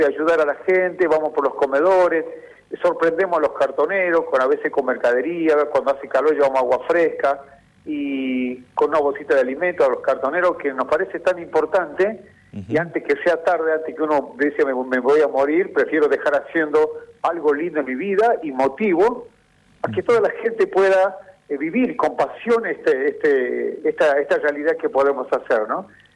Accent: Salta, Argentina; Yo soy de Salta y en este momento estoy en Salta porque me vine acá a hacer la misión.

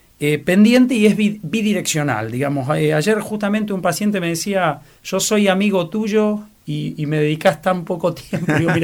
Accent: Tandil, Buenos Aires Province, Argentina; Yo soy de Tandil, como en un pueblo donde vos al médico lo veías el domingo en misa y nada más.

